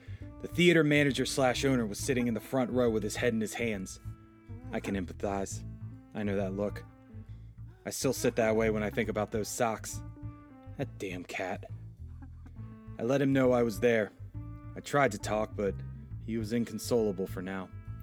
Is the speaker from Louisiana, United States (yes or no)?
no; New York, United States; Being a New Yorker, I'm very familiar with that smell